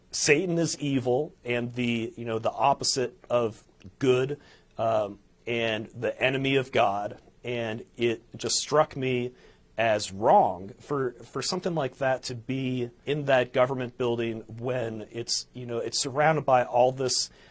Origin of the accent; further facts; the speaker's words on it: United States; And I'm American and I love our country.